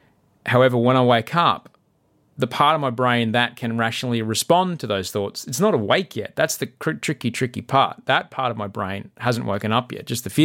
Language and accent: English; Brisbane, Queensland, Australia; Obviously, you know, Brisbane's my hometown, and two of my three brothers were gratefully able to make it along.